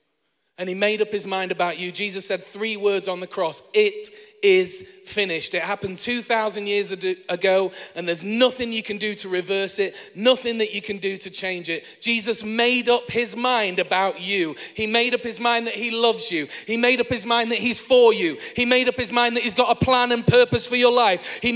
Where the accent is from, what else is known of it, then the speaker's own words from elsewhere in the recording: Manchester, North West England, United Kingdom; I am from Manchester as well.